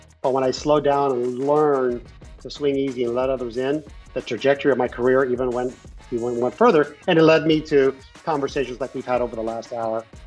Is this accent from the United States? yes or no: yes; California, United States; But there's just local spots that I grew up in California.